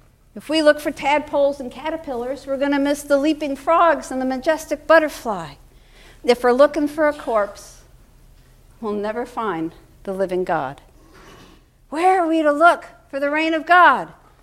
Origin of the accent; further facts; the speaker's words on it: Florida, United States; born there; From the day I came back from Orange County Memorial Hospital outside Orlando in 1954, yes, I was born in Florida